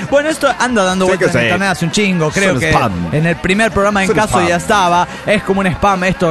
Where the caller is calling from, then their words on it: Pénjamo, Guanajuato, Mexico; de Pénjamo.